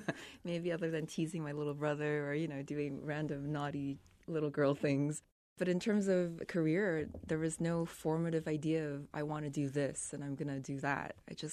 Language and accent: English; Edmonton, Alberta, Canada; I grew up in Edmonton, Alberta, Canada, which is right along the Rocky Mountains.